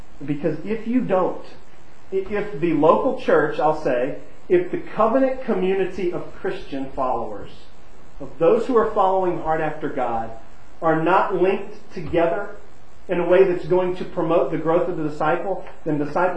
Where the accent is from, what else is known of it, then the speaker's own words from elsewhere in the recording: United States; Growing up in America and being thoroughly American, you know, right? I'm into the culture, I'm swimming in it. Right, I've grown up here.